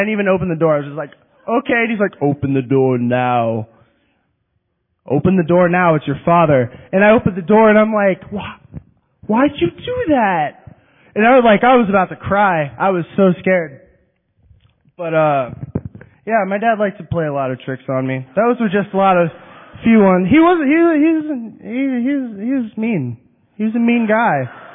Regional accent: Norfolk, Virginia, United States; born there; So, I was born in Norfolk, Virginia, and had a very weird childhood.

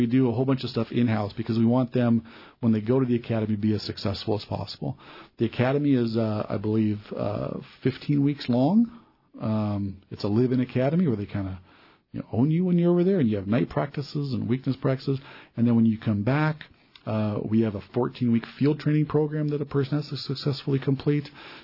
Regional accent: Fairbanks, Alaska, United States; I grew up in Fairbanks

